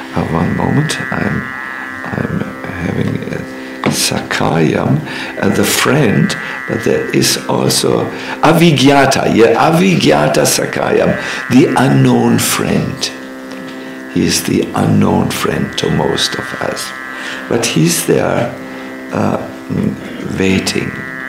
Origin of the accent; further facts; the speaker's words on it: North Germany, Germany; English is a second language; We come from North Germany. We have a rough vein in us.